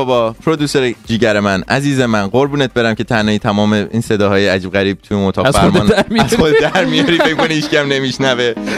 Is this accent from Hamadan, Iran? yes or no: no; Tehran, Tehran Province, Iran; من یاد شهر خودم میندازه، شهر تهران، شهری که واقعا شهر قشنگیه ولی واقعا هم نمیشه توی زندگی کرد.